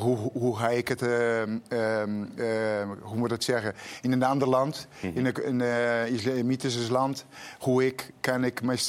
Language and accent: Dutch; Portugal; moved away as an adult; now in Netherlands; Maar ik kom hier, ik ben een Portugees. Ik kwam hier... was ik 24 jaar oud.